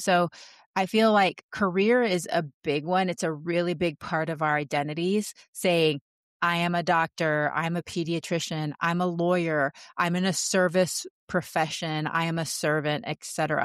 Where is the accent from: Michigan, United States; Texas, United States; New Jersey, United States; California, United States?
Texas, United States; also born or lived in Panama; I'm Panamanian. I identify as Latin American, but I was raised 3/4 of the year in Texas when I was growing up, not around a lot of Latin Americans.